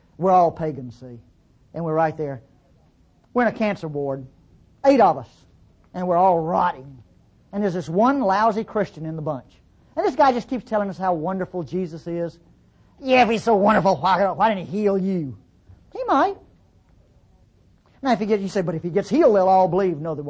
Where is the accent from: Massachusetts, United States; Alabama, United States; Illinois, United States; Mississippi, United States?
Mississippi, United States; But you got to remember, I'm from North Mississippi.